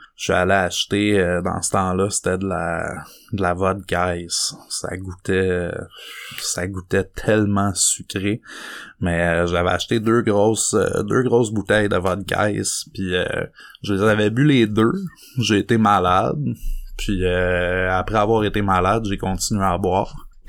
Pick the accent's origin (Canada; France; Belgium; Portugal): Canada; Saint-Faustin-Lac-Carré, Quebec; also born or lived in Prévost; quand je suis déménagé chez ma mère à 13 ans, je suis passé de Saint-Faustin-Lac-Carré à aller à l'école à Saint-Jovite, puis je me suis retrouvé à Prévost, j'ai allé à l'école à Saint-Jérôme